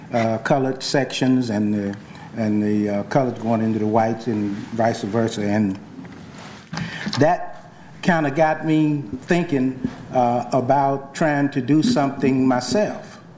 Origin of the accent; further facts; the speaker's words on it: Jackson, Mississippi, United States; As was mentioned, I was born in Jackson, Mississippi, and attend the public schools and got my higher education in Jackson.